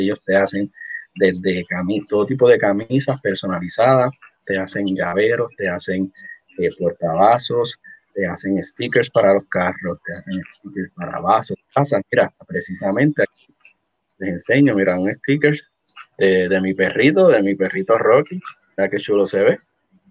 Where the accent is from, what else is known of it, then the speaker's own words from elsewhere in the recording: Corozal, Puerto Rico; yo soy de Corozal y nosotros jugamos mucho voleibol contra los de Lares.